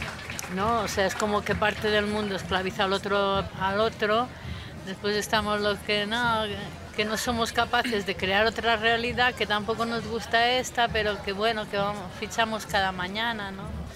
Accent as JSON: {"language": "Spanish", "town": "Barcelona", "region": "Catalonia", "country": "Spain", "tie": "born there", "lives_now": "Mallorca, Spain"}